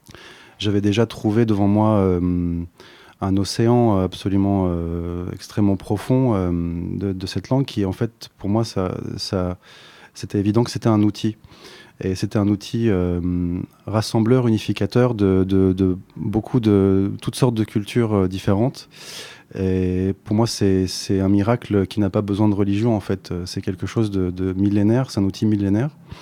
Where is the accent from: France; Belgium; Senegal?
France; born there; also born or lived in Lebanon; je suis fils d'immigrés libanais, né dans l'exil. Je suis né en France et je suis né belge en France. J'ai vécu aussi un peu au Liban.